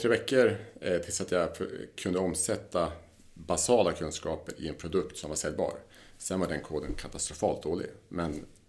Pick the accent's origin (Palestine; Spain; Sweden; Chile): Sweden; Lapland; vi kommer från Lappland, i södra Lappland.